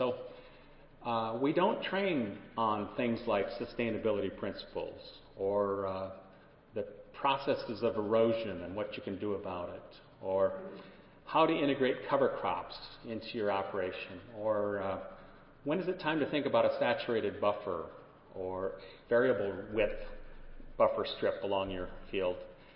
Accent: Minnesota, United States; My home state of Minnesota has a lot of government agencies

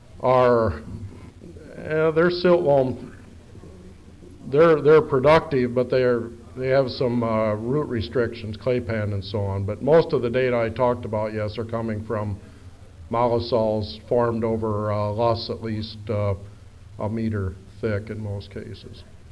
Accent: Ohio, United States; I'm from Northwest Ohio, a lot closer to Hoytville, which responds quite a bit differently than Wooster.

